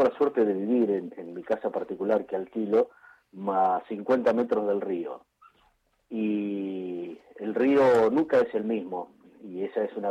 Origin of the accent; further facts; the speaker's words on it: Bahía Blanca, Buenos Aires Province, Argentina; Yo soy un patagónico adoptado, porque en realidad soy bahiense